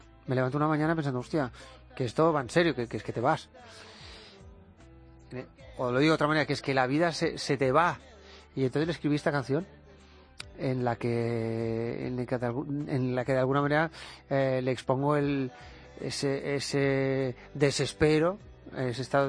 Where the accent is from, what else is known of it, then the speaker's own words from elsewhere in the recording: Catalonia, Spain; yo soy catalán, ¿vale? O sea, y después soy ciudadano del mundo. Porque tengo una cultura y un idioma que es diferente al francés, al inglés o al castellano